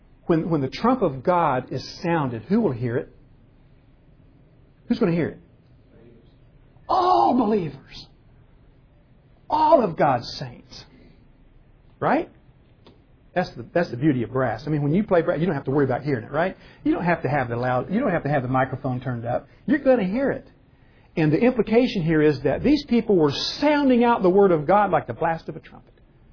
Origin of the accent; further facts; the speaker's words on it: Geigertown, Pennsylvania, United States; "Where are you from?" "Well, I'm from Geigertown, Pennsylvania."